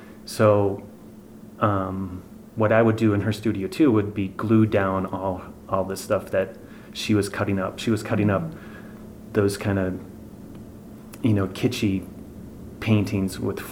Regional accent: Illinois, United States; I think I grew up just outside of the city

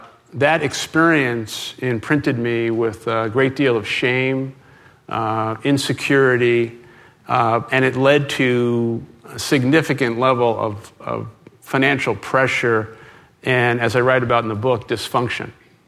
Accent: Brooklyn, New York, United States; I grew up in the Brooklyn housing projects of Canarsie

